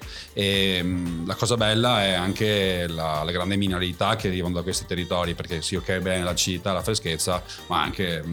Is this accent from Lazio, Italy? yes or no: no; Vicenza, Veneto, Italy; vengo da Vicenza